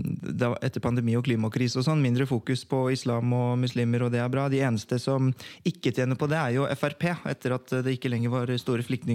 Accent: Oslo, Norway; jeg vokste opp på Oppsal

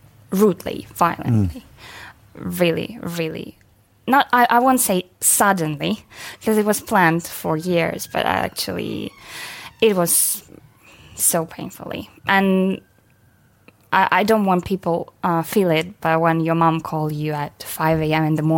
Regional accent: Ukraine; English is a second language; I came from Ukraine.

